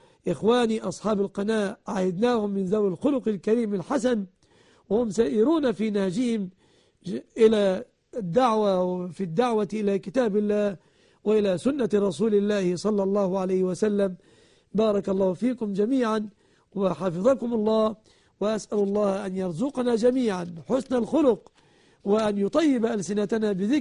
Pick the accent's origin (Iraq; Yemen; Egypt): Egypt; وأن يحفظ بلادنا مصر